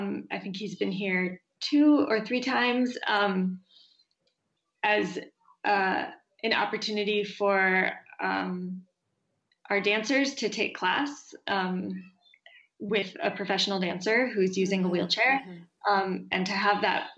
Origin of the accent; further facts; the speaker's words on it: Minnesota, United States; I grew up in the Twin Cities.